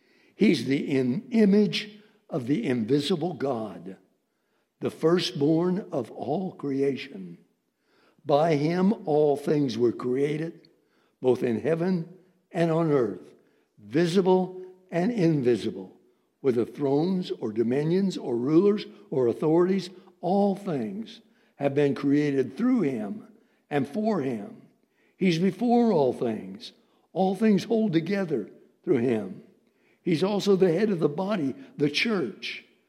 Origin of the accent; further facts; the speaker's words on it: Eugene, Oregon, United States; also born or lived in Springfield, Oregon; as a kid growing up in Eugene, Oregon, and Springfield, Oregon, in the churches there